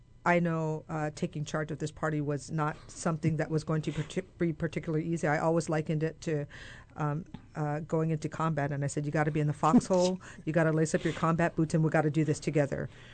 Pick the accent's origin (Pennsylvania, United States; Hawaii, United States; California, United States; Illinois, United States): Hawaii, United States; But we grew up in Hawaii, and it's different.